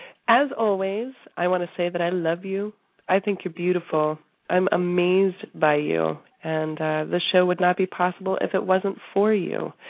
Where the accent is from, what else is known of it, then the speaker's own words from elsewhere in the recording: Florida, United States; And I'm originally from Florida, so I can't appreciate this water as much as I can when I'm in Florida in July.